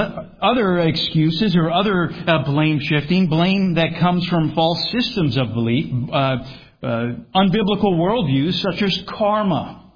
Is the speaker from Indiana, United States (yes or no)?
no; Florida, United States; Now, it is I am from Florida.